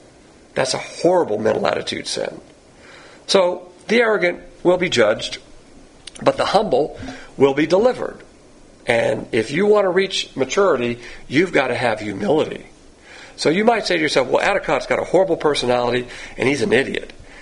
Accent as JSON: {"language": "English", "region": "the South", "country": "United States", "said": "So just ignore the fact that I'm a Southerner."}